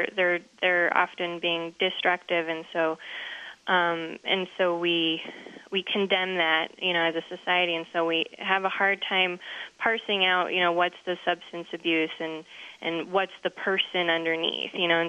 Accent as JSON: {"language": "English", "town": "Chicago", "region": "Illinois", "country": "United States", "tie": "born or raised there", "also_born_or_lived": "Santa Fe", "said": "I grew up in Santa Fe and Chicago. I was born in Santa Fe and grew up mostly in Chicago, and so a lot of my community is there."}